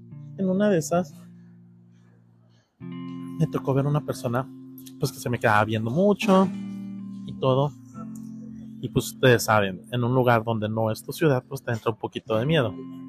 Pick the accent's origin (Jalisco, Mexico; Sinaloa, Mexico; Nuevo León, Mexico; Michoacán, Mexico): Sinaloa, Mexico; Mazatlán; Y no es cierto, soy de Mazatlán, Sinaloa.